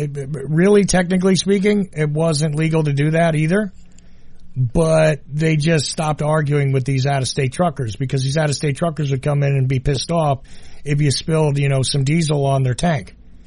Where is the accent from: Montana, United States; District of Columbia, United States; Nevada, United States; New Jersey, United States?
New Jersey, United States; I grew up in New Jersey, and Jersey's one of the two states in the country that actually has a law against people pumping their own gas.